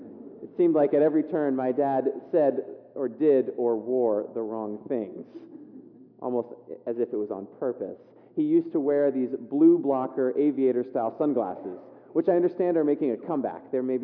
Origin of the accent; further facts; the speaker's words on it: California, United States; When I was growing up in California, my family had a motto.